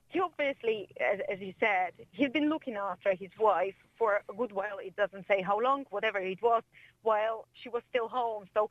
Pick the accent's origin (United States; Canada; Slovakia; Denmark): Slovakia; Yes, look, I am from Slovakia myself.